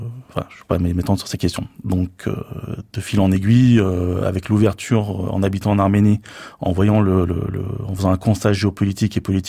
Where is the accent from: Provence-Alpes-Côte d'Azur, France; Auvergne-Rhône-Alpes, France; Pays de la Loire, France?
Auvergne-Rhône-Alpes, France; Décines; J'ai toujours été un militant associatif au sein de la communauté arménienne. Je suis originaire de Lyon, d'une ville de la banlieue de Lyon qui s'appelle Décines, où qui existe une grosse communauté arménienne.